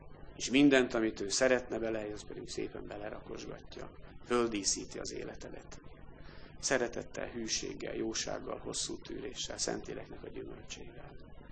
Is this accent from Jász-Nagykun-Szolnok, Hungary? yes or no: yes; Karcag, Jász-Nagykun-Szolnok, Hungary; én Karcagon születtem itt az Alföld közepén, vastagnyakú kálvinista városban, vastagnyakú kun gyerekként, akik az Istennel nem foglalkoztak, maximum szitták a nevét. Ilyen közegben nőttem föl.